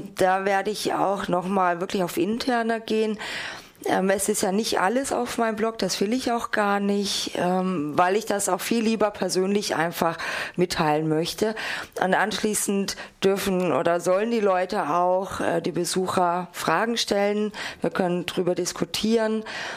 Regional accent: Freiburg, Baden-Württemberg, Germany; now in Hamburg, Germany; schaue ich mir nochmal Freiburg an, ist ja meine alte Heimat

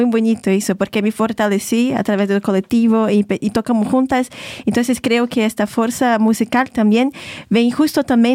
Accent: Pará, Brazil; de donde vengo hay dos grandes ríos, el río Tapajós, que justo da nombre a mi pueblo, y el río Amazonas

